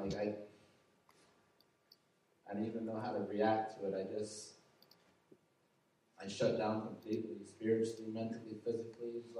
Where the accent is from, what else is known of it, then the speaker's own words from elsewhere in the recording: Cranford, New Jersey, United States; also born or lived in Palm Bay, Florida; I'm 30 years old. I'm from Cranford, New Jersey, and Palm Bay, Florida.